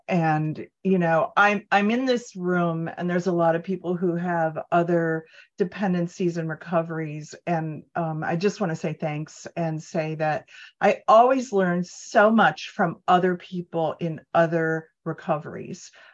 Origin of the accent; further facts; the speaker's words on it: Cleveland, Ohio, United States; So I was raised in Cleveland, Rust Belt, in a 50s suburb, daughter of an alcoholic and a nurse who is severely codependent and an enabler and a caretaker.